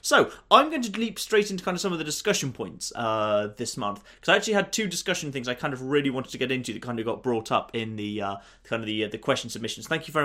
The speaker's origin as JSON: {"language": "English", "country": "United Kingdom", "said": "I don't say anything because I'm British"}